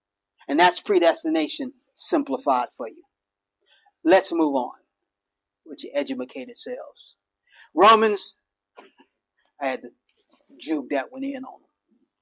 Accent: Cincinnati, Ohio, United States; When I lived in Cincinnati, I grew up in Cincinnati, in Avondale or North Avondale.

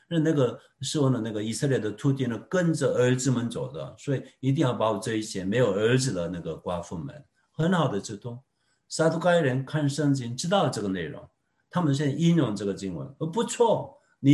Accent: South Korea; first language Korean; Chinese is a second language; 我的母语是韩语啊

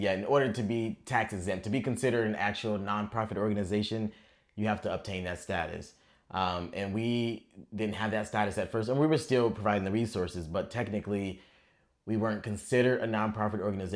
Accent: Sacramento, California, United States; now in San Diego, United States; I'm actually from Sacramento. Well, I grew up in Sacramento, but I claim San Diego because I've been here for so long.

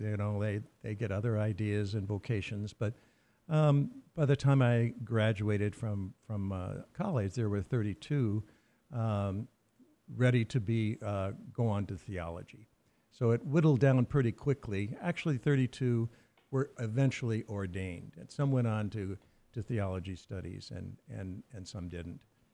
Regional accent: Denver, Colorado, United States; born there; I was born in Denver, Colorado in 1947. I am the oldest of 10 children.

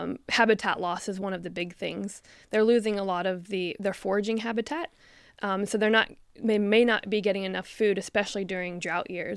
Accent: Cincinnati, Ohio, United States; now in Australia; I'm from Ohio, so Cincinnati, Ohio.

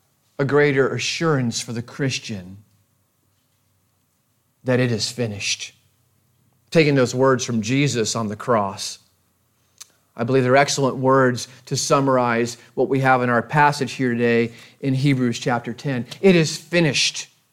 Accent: New Jersey, United States; And that's not just because I'm from New Jersey and can speak quickly

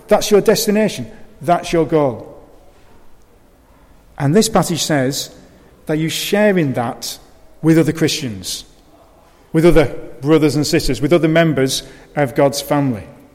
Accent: Blackburn, North West England, United Kingdom; I'm from Blackburn.

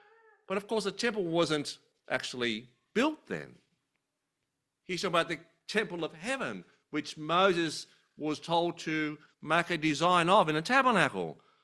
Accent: Australia; I hope we as an Aussie church can get rid of our Aussie casualness towards God.

